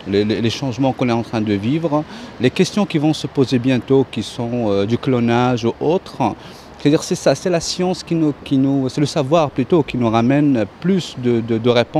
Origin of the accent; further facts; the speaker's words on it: Tangier, Tanger-Tetouan-Al Hoceima, Morocco; French is a second language; moved away; moi je suis arrivé du Maroc, de Tanger, à faire des études en Italie